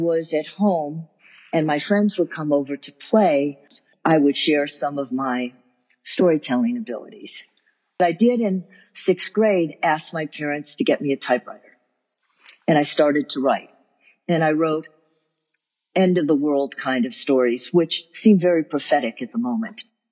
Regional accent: Chicago, Illinois, United States; Where I'm from did shape my sense of everything, my values, my aesthetics. I'm a Midwesterner. I'm from Chicago. And I grew up in a city where everybody has a story to tell.

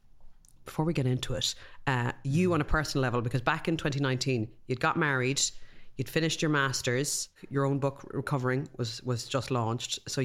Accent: Ireland; and look, we're Irish, a lot of us grew up with a very poor sex talk or none at all

